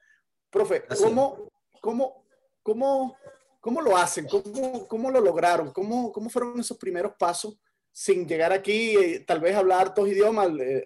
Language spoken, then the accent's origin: Spanish; Venezuela; y llenan a uno de orgullo como venezolano